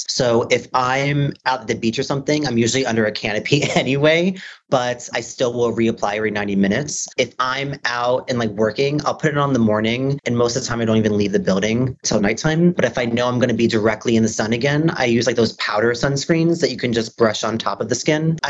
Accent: New Jersey, United States; So I grew up in Jersey Shore. So no one ever told me about like sun protection because my family was like putting babe oil on with like, the reflectors.

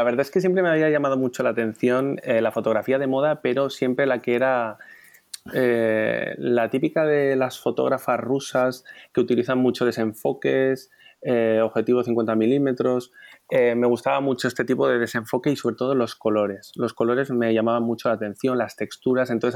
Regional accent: Fraga, Aragon, Spain; also born or lived in Lleida; Bueno, nací en Lleida, pero soy de Fraga, que es un pueblo situado en Huesca.

